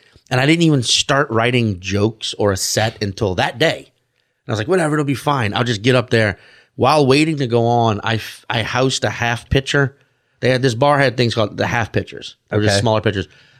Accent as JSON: {"language": "English", "town": "Chalmette", "region": "Louisiana", "country": "United States", "tie": "born or raised there", "also_born_or_lived": "Slidell", "said": "I was born in Slidell, Louisiana. I grew up in Chalmette, Louisiana."}